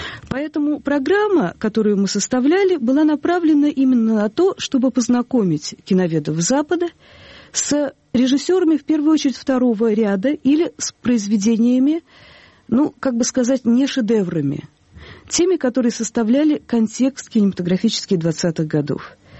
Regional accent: Russia; То есть историки из Америки, из Англии, из Латвии, из Италии, и я из России.

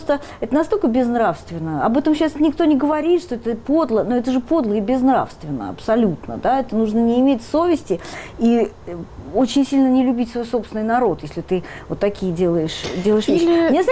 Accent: Moscow, Russia; они знали, что я человек из Москвы

